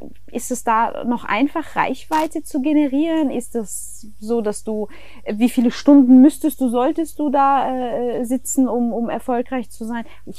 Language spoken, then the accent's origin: German; Germany; ich meine, als Deutscher kann ich da sagen, ne, 80 Millionen